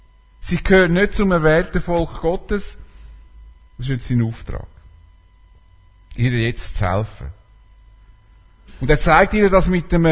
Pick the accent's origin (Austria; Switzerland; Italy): Switzerland; Als Schweizer sind wir so auf Konsens trimmt.